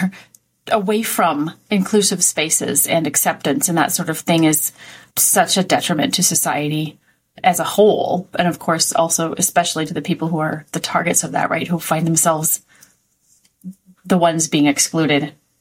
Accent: United States; now in Canada; I'm an American who lives in Canada and has recently gotten PR, permanent residence in Canada. So I feel like I'm both.

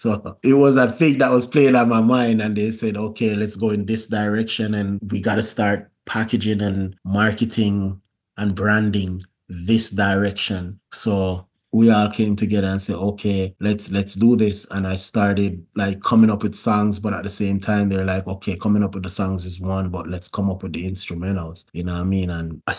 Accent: Kingston, Jamaica; also born or lived in St. Andrew; now in Edmonton, Canada; I'm Jamaican born, but living now in Edmonton, Alberta. I was born and raised in Kingston 20, then moved to Upper St. Andrew, then east northern side of St. Andrew in my teenage years, then back to Kingston 20

